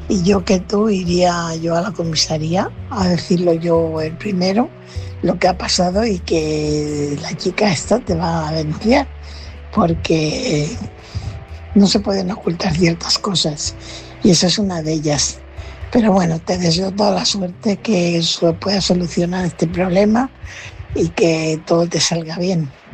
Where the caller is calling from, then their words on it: Fuenlabrada, Community of Madrid, Spain; corresponsal de Fuenlabrada.